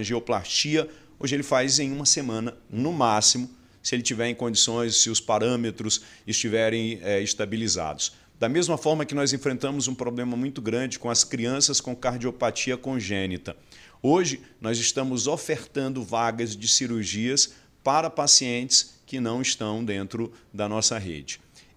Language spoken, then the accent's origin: Portuguese; Amazon, Brazil; born there; Eu nasci na Amazônia, eu nasci na beira do rio